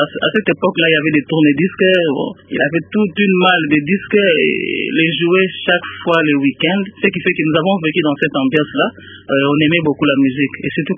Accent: Kinshasa, DR Congo; also born or lived in Mbuji-Mayi / Kamina / Lubumbashi; J'ai commencé mon enfance là où je suis né, donc à Kinshasa. J'ai commencé mes études primaires à Kinshasa même, pour les achever au Kasaï Oriental, en Mbujimayi, là où mon père était en mutation. Et mes études secondaires dans la province du Chaba

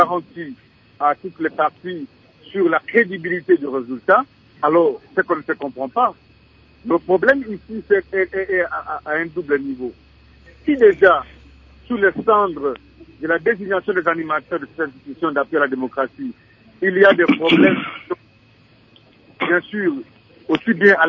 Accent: Tanganyika, DR Congo; Moi-même, je viens du Congo profond, le territoire de Katakokombe.

